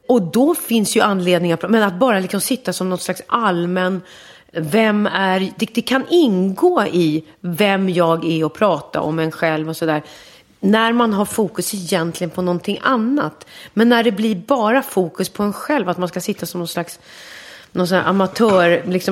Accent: Västerås, Västmanland County, Sweden; började jag med min barndom i Västerås när mina föräldrar jobbade på teatern där

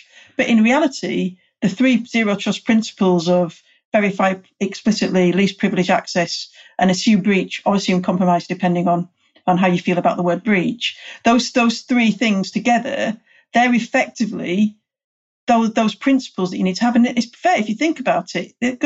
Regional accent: United Kingdom; obviously I'm British and I say data, not data

